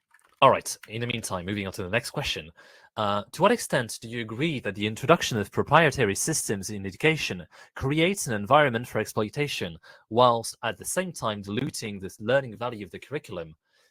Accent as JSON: {"language": "English", "country": "Brazil", "said": "I'm from Brazil."}